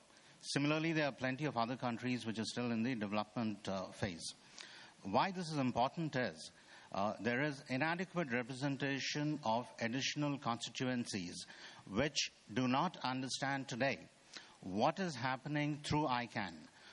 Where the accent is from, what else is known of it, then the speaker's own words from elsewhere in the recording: India; I'm from India.